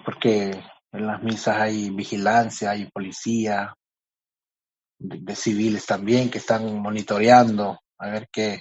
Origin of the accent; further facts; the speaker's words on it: Nicaragua; moved away; jóvenes de Nicaragua para el encuentro con el Papa, y al regreso pues fui impedido de regresar a mi tierra.